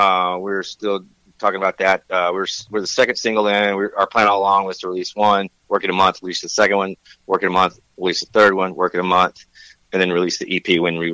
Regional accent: Tennessee, United States; Man, I'm an East Coast guy, man. You know, I'm from Tennessee.

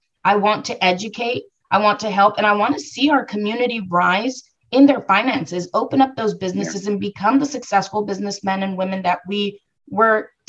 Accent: Brownsville, Texas, United States; born there; also born or lived in Tamaulipas, Mexico; You know, I'm Mexican American. I was born in Brownsville, Texas, and this is where I reside.

